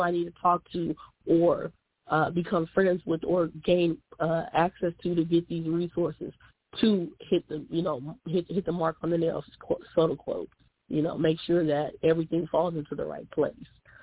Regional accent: Nigeria; Let me work with the Black Caucus, even though I am a Nigerian.

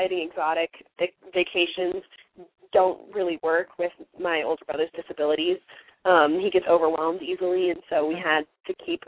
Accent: Iowa, United States; As much as I loved growing up in Iowa, since I've always lived here

